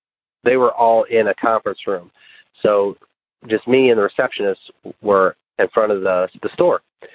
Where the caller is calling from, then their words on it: Tennessee, United States; Hello, I'm calling you from West Tennessee. I work at a car dealership. I'm 40 years old.